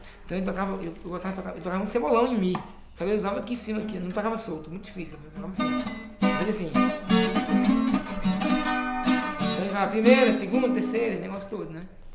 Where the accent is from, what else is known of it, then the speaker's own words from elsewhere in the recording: Planaltina, Federal District, Brazil; fui criado na cidade, aqui em Planaltina. Né? Fui criado lá no Vale do Amanhecer. Planaltina, Vale do Amanhecer mesmo, ligado. Estudei aqui, cresci aqui. Meus primos todos moram aqui, minha família mora aqui. Mas nunca morei na roça.